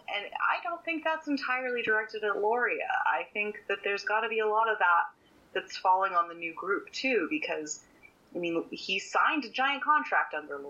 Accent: Canada; I, as a Canadian, heartily approve.

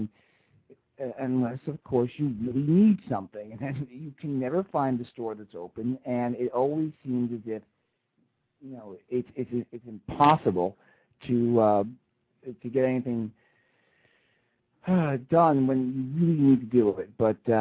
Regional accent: Long Island, New York, United States; also born or lived in Washington, D.C.; I grew up in Long Island and then moved to Washington, D.C. And then I came back and moved to New York City.

